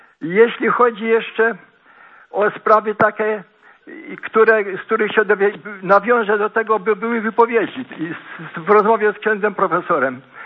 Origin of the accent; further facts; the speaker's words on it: Sierpc, Masovian Voivodeship, Poland; jestem może pewnym sąsiadem księdza profesora, jestem z Sierpca.